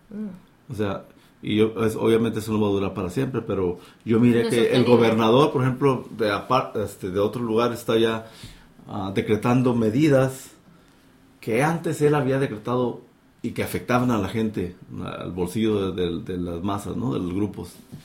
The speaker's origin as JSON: {"language": "Spanish", "town": "Mexicali", "region": "Baja California", "country": "Mexico", "said": "De Mexicali, Baja California, que es la capital del estado más al noroeste de México."}